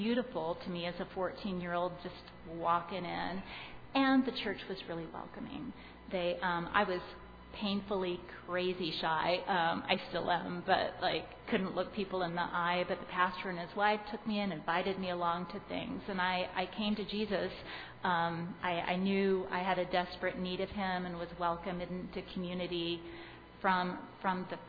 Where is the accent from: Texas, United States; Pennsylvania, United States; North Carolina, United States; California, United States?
North Carolina, United States; born there; also born or lived in Michigan / Norway; My family moved about twice a year as I was growing up. I was born in North Carolina on an army base.